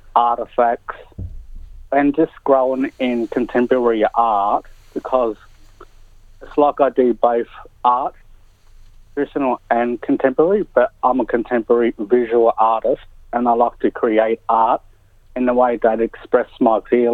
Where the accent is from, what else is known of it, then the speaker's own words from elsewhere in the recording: Morwell, Victoria, Australia; born there; Gunai artist who also represents the Gunai Kurnai tribe in art and culture. I live in Morwell. I was born in Morwell